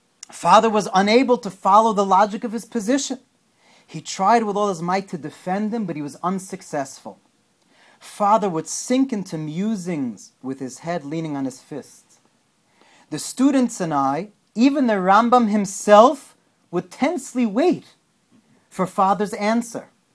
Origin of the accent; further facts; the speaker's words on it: Woodmere, New York, United States; And I remember as a kid growing up in the Young Israel of Woodmere, I'll never forget.